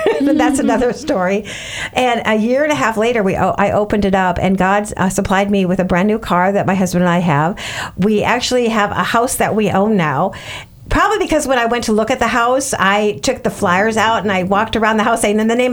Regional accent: Milwaukee, Wisconsin, United States; now in Florida, United States; I'm from Milwaukee, Wisconsin. I never thought I'd live in Florida.

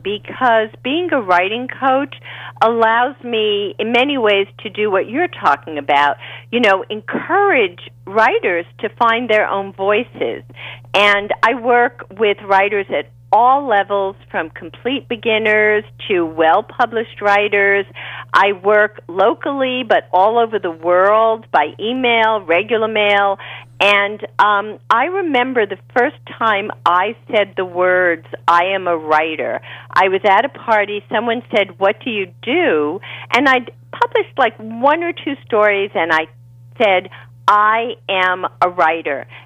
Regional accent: Bronx, New York, United States; we never had the money growing up in the Bronx.

